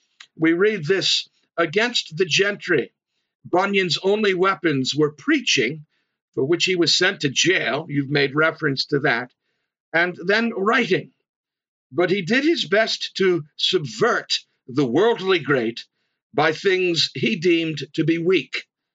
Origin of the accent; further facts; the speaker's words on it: Wales, United Kingdom; Of course, as a Welshman, I come out of a nonconformist background.